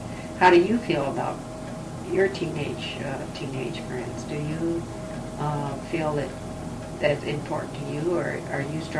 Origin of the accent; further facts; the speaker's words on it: Parkville, Missouri, United States; Well, I was born in Parkville, Missouri, which is Parkville. And I went to school there, and then I went to high school in North Kansas City, Missouri.